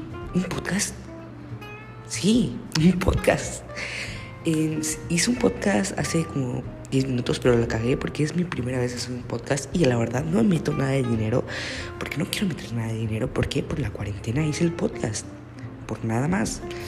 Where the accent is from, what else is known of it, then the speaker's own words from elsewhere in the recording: Yucatán, Mexico; soy un yucateco y no soy yucapresa